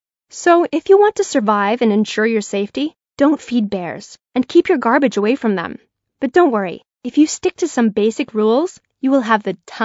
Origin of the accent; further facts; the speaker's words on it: Florida, United States; born there; also born or lived in Alaska; I was born in Florida, and when I was 10 years old, my parents decided to take time off and go and live in the 49th state, Alaska, for 8 months.